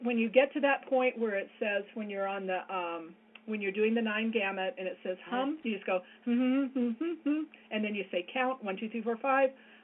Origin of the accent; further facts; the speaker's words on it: Atlanta, Georgia, United States; born there; And just to sort of, I don't know, let you know, I was born in Atlanta.